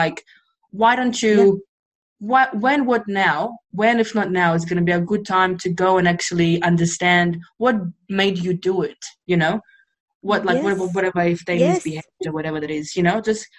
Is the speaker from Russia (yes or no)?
yes; Russia; I'm just sharing how it was growing up in Russia.